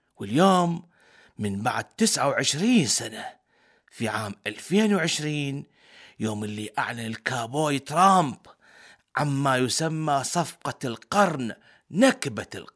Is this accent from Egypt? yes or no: no; Iraq; في بلدنا العراق